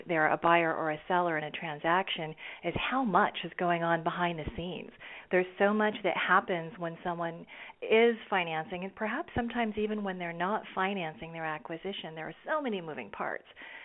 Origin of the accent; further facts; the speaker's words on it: California, United States; I grew up in Northern California in Silicon Valley and unwittingly witnessed the boom and then the bust, if you will, of technology.